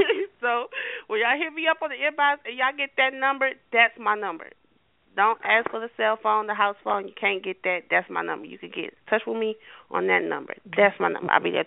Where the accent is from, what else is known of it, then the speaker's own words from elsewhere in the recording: Detroit, Michigan, United States; I'm from Detroit, and my mouth get a certain way now.